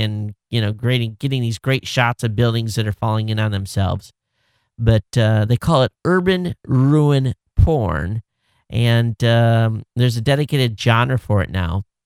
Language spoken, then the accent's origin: English; Michigan, United States; moved away; You know, I grew up in Michigan. I haven't lived there, of course, in many, many years.